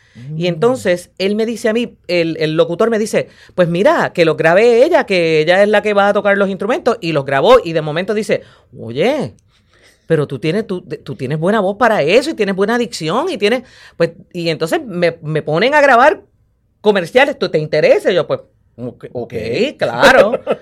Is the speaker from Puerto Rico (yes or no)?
yes; Fajardo, Puerto Rico; Yo soy de Fajardo.